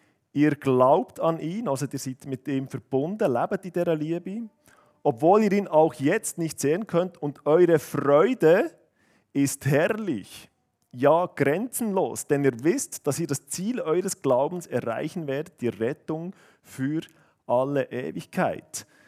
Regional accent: Bern, Switzerland; Wir sind Berner, wir sind freundlich von Natur aus.

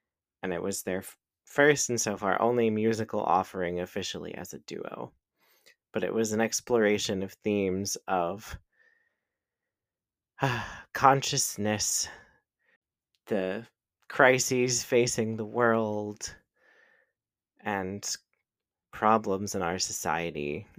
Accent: Pittsburgh, Pennsylvania, United States; So Alaska cut her teeth in my hometown of Pittsburgh when she started performing in drag

